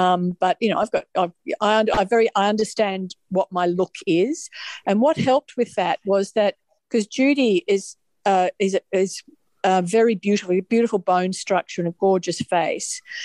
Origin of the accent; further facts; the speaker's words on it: Melbourne, Victoria, Australia; I grew up in Melbourne, which is where we live now, and I got in.